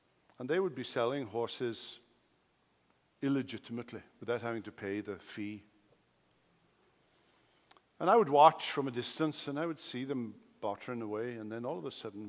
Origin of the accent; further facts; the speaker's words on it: Wales, United Kingdom; When I was a teenager, I grew up in Wales on a farm. So I had a love for animals and still do.